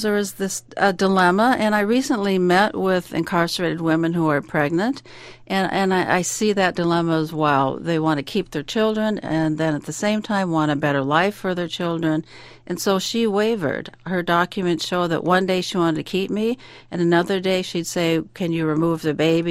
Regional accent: Seattle, Washington, United States; born or raised there; moved away

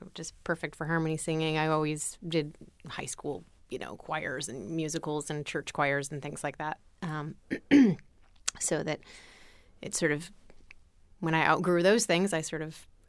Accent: Detroit, Michigan, United States; I'm from the Detroit area originally, basically I'm still a Midwestern girl.

